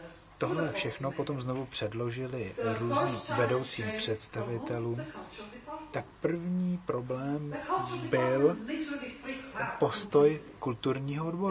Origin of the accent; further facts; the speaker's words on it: Brno, South Moravian Region, Czechia; Ano, my jsme z Brna.